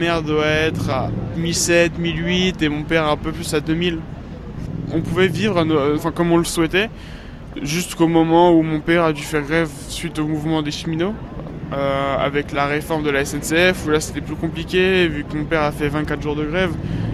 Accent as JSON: {"language": "French", "region": "Hauts-de-France", "country": "France", "said": "Puis moi, je viens pas de Paris, je viens d'un village, je viens de Picardie."}